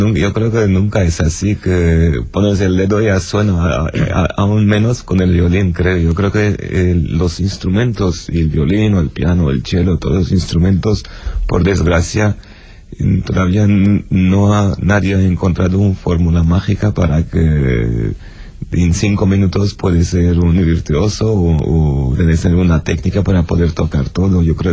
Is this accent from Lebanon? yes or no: yes; Lebanon; moved away; also born or lived in Germany; cuando me fui de Líbano a Alemania, ya no había marcha atrás